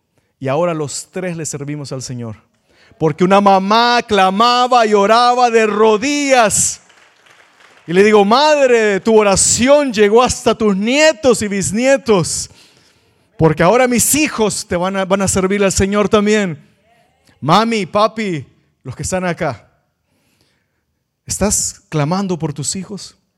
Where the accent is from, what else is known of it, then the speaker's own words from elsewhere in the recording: El Salvador; yo soy del Salvador, nací en el pueblo más peligroso de la capital, más peligroso del país, más peligroso del mundo.